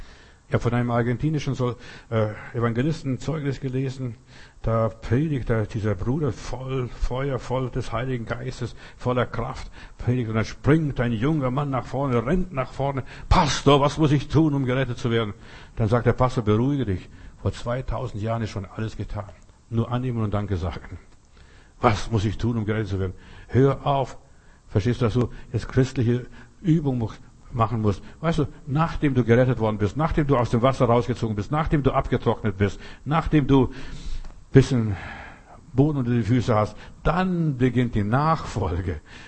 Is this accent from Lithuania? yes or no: yes; Klaipėda, Klaipėda County, Lithuania; also born or lived in East Prussia; das ist so wie bei uns in Ostpreußen, in Memel, so wo Kreuzotterzuchtgebiet war.